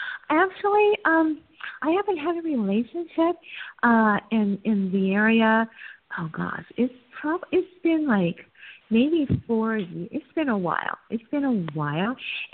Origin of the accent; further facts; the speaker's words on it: Columbus, Ohio, United States; born there; now in Hollywood, United States; I was born at 9:30 a.m. in Columbus, Ohio.